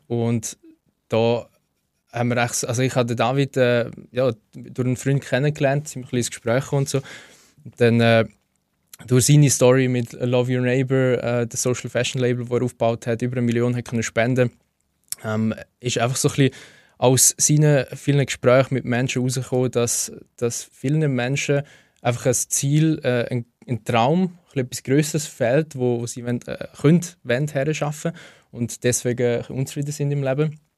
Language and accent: German; Schleitheim, Schaffhausen, Switzerland; ich bin in Schlaitheim aufgewachsen.